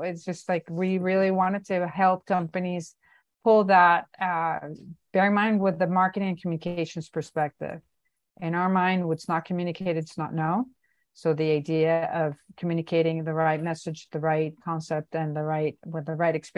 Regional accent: Venezuela; the company that I was working for left the country. I was in my hometown in Venezuela.

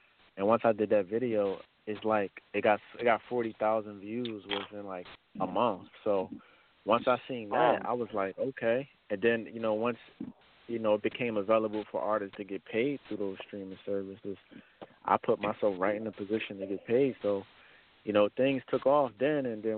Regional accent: Philadelphia, Pennsylvania, United States; and we come from West Philly.

